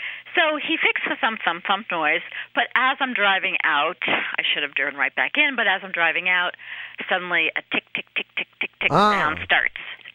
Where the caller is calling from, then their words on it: Pawtucket, Rhode Island, United States; I'm calling from Pawtucket, Rhode Island.